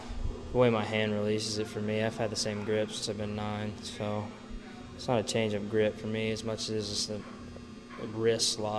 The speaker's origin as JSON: {"language": "English", "town": "Atlanta", "region": "Georgia", "country": "United States", "tie": "born or raised there", "said": "Man, I grew up in Atlanta"}